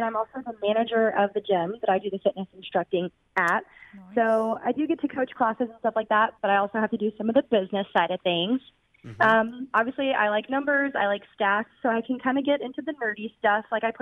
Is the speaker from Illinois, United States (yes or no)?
no; Atlanta, Georgia, United States; I also have Julio because I'm from Atlanta originally.